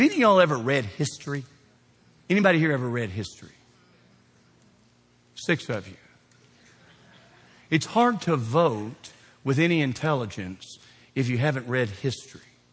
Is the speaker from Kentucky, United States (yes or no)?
yes; Kentucky, United States; I am from Kentucky. I mean, I'm Kentucky born, bred, the whole bit. I'll die here.